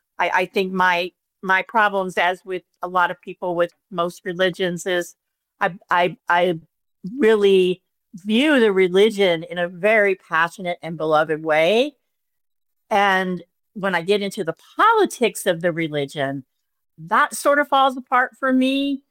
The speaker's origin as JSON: {"language": "English", "town": "New Orleans", "region": "Louisiana", "country": "United States", "tie": "born or raised there", "said": "I grew up in New Orleans, Louisiana, and so very, very Catholic prevalent."}